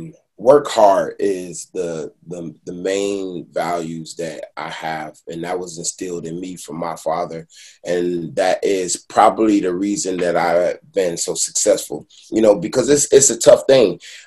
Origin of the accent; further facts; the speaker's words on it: Detroit, Michigan, United States; now in Los Angeles, United States; I'm from Detroit.